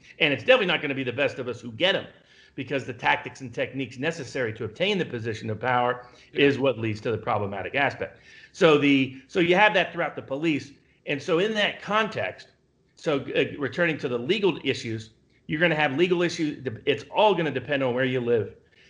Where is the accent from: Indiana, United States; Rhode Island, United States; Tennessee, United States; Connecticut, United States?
Tennessee, United States; Chattanooga; It might even in my hometown of Chattanooga, they're staying out.